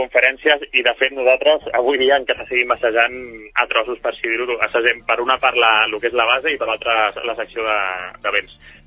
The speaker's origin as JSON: {"language": "Catalan", "town": "Palau-solità i Plegamans", "region": "Catalonia", "country": "Spain", "lives_now": "Sant Cugat del Vallès, Spain", "said": "jo ara fa poc que he vingut a Sant Cugat, jo soc de Palau de Plegamans, que també és Vallès Occidental."}